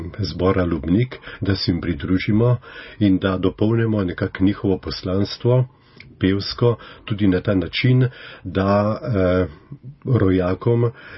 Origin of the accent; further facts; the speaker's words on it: Poljane, Upper Carniola, Slovenia; smo doma iz Poljan, iz Poljanske doline.